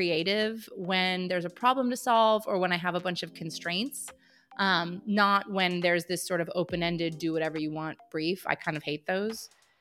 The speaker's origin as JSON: {"language": "English", "region": "Pennsylvania", "country": "United States", "tie": "born or raised there", "said": "I grew up in Pennsylvania, which is a state here in the United States, and I was born to two parents who were not creatives"}